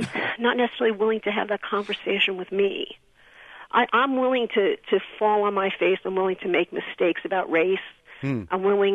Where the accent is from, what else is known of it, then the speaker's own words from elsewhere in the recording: Bronx, New York, United States; now in Oakland, United States; I grew up in the Bronx in New York in an all-white Jewish neighborhood in the 50s and the 60s.